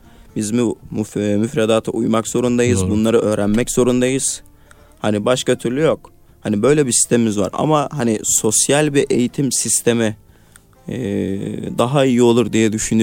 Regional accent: Afyonkarahisar, Turkey; also born or lived in İzmir; now in Istanbul, Turkey; Ben Afyon Karahisarlıyım. Şimdi Afyon'un bir ilçesinde eğitim gördüm. Afyon'un merkezinde eğitim gördüm. Sonra 4 yıl bir İzmir Kur'an kursu dönemi oldu.

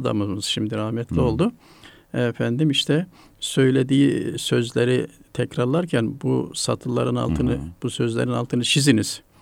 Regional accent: Tokat, Turkey; kendi memleketim olan Tokat'la ilgili defterleri bildiğim kadarıyla bir kısmı yayınlandı

